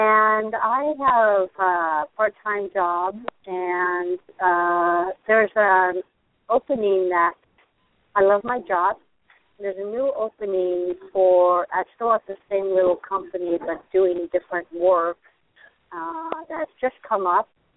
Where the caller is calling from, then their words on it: Arizona, United States; calling from Arizona.